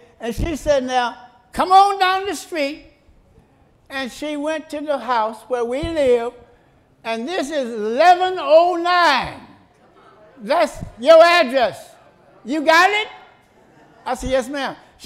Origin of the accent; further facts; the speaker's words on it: Carrollton, Georgia, United States; born there; When I learned how to read, me and my sister, I was born in Carrollton, Georgia.